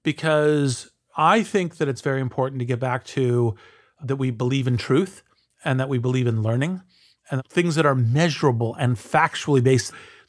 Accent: United States; Let me just speak as an American here

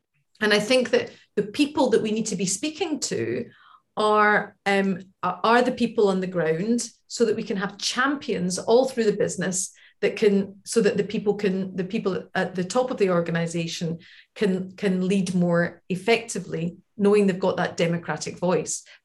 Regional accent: Glasgow, Scotland, United Kingdom; We've got COP26 coming up to my hometown in Glasgow and in just a couple of weeks.

